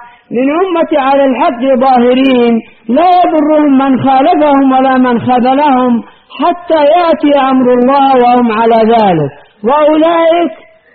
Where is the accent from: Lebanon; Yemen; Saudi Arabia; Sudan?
Yemen; وهذه أعظم ضربة للحزبيين عندنا في اليمن.